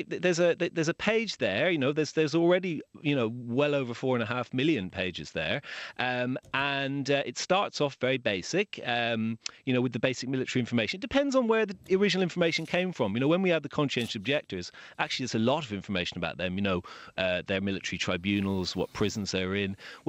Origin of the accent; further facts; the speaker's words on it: Ballydehob, Munster, Ireland; Yeah, so, you know, Ballydehob is my hometown. I was born in Bantry, but grew up in Ballydehob. But I'm not from there, you know. I mean, I am from there, but my family aren't from there.